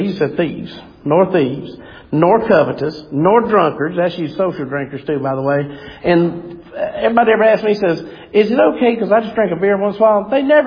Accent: Gaffney, South Carolina, United States; born or raised there

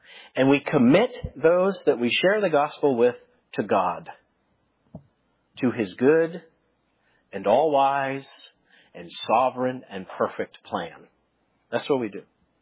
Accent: Pennsylvania, United States; I'm from Western PA, so I may slaughter these French names.

